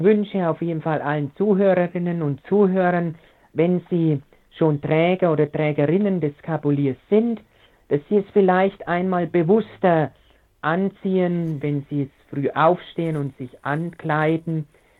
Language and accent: German; Bavaria, Germany; in meiner Heimat, in meiner bayerischen Heimat, in Oberfranken, wo ich eben gebürtig herkomme